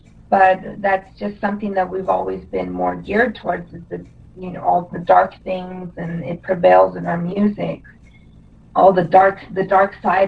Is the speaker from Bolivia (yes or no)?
yes; Bolivia; Me and David, we're both from Bolivia.